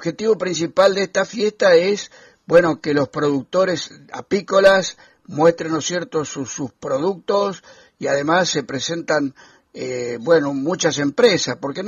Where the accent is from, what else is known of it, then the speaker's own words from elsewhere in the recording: Villaguay, Entre Ríos, Argentina; born there; ¿Y a cuánto de mi ciudad natal de Villaguay, que está ahí nomás?